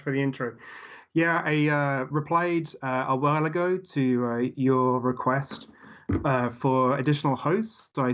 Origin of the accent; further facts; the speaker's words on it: United Kingdom; moved away as an adult; also born or lived in Belgium / Canada; now in Switzerland; So I'm British by birth and lived in the UK until I was about 20, and lived in Brussels in Belgium for 5 years or so. Came back to the UK, lived in Calgary in Canada for a number of years, and eventually have ended up now settling in Switzerland